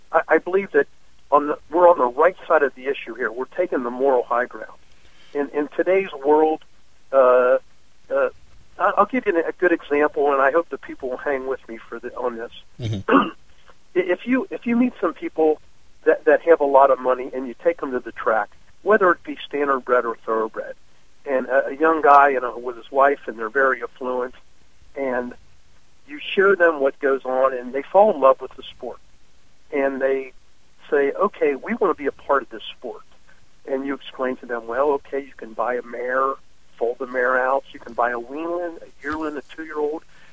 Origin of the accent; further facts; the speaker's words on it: Cincinnati, Ohio, United States; I'm from Cincinnati, Ohio, and I'm on the Ohio Racing Commission, and Ohio has a very, very deep roots into the standardbred industry.